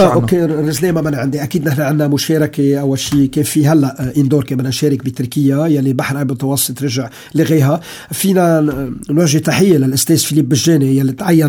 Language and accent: Arabic; Syria; نحن كل سوري بالسنين الماضيه الاربع سنين الماضيه